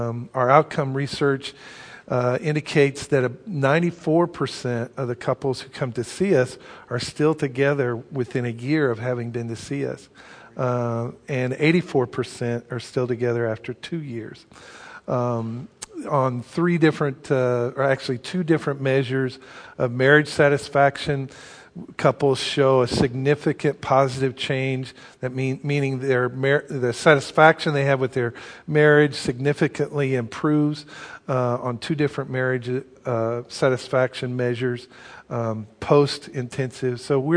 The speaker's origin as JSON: {"language": "English", "town": "Springfield", "region": "Missouri", "country": "United States", "tie": "born or raised there", "said": "I grew up here in Springfield. My parents are native to the area"}